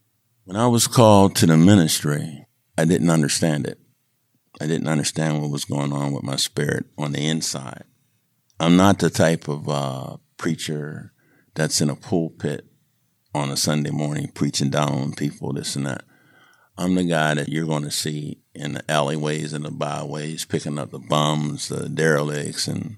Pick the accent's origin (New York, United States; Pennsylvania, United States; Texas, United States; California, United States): Pennsylvania, United States; Homewood; I grew up in Homewood, living back and forth through Wilkinsburg, but back then, when we were coming up, I went to West Hills High School.